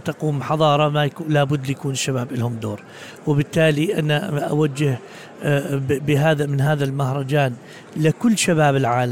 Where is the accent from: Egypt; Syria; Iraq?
Syria; يعني ما كأنه طلعنا من سوريا إلا أنه احنا ببلدنا.